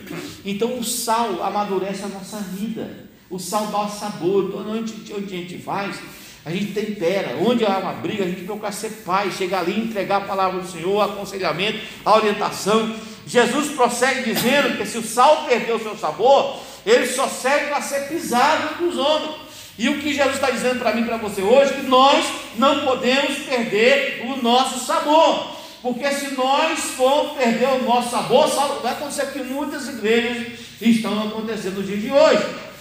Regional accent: Pernambuco, Brazil; Lá na minha terra é insosso. Eu sou pernambucano, meio cansado, mas sou de lá

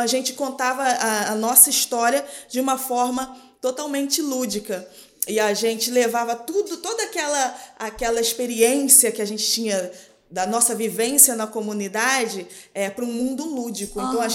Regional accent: Rio de Janeiro, Brazil; eu fui nascida em comunidade, eu sou cria da Vila Cruzeiro, do Complexo da Penha

